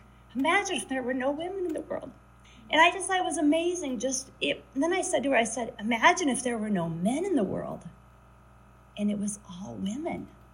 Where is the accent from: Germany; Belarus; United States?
United States; El Paso, Texas; Like I said, I'm from El Paso, Texas.